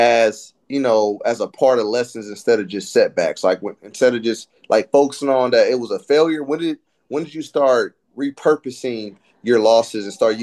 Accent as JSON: {"language": "English", "town": "Antioch", "country": "United States", "tie": "born or raised there", "said": "We grew up in Antioch. It was supposed to be a suburban area, but it was like a melting pot from everybody from every hood, every block."}